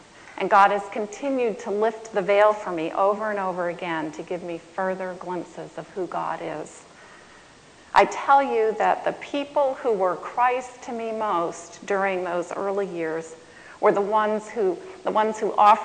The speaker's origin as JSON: {"language": "English", "region": "New Hampshire", "country": "United States", "tie": "born or raised there", "said": "My childhood was very conflicted. I grew up in New Hampshire, and in the midst of some of the most wonderful family adventures, we did a lot of outdoor sports in New Hampshire."}